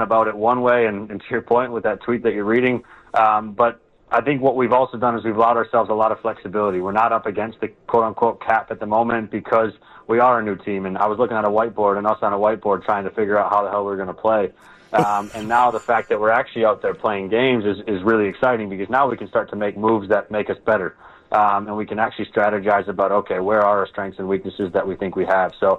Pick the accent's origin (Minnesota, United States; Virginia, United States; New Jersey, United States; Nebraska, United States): Minnesota, United States; born there; obviously, I'm American and I was born in Minnesota, but then I moved and went to Europe.